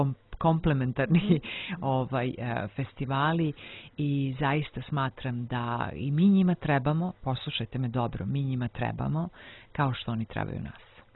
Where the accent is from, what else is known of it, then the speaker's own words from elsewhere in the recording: Belgrade, Serbia; Ja rekao, ja sam iz Beograda, moji su iz Crne Gore.